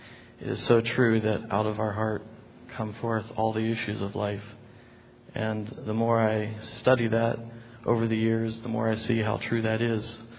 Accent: Ohio, United States; We're from Ohio, and just a blessing to be here

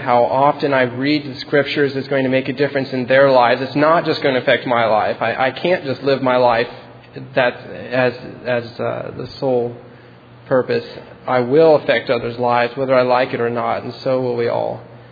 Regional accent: Stayton, Oregon, United States; I'm from Staten, Oregon.

